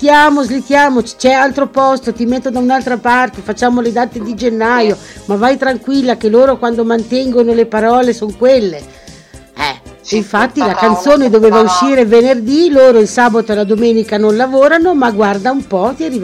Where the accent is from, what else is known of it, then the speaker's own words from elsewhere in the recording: Crema, Lombardy, Italy; born there; Modestamente sono nata a Crema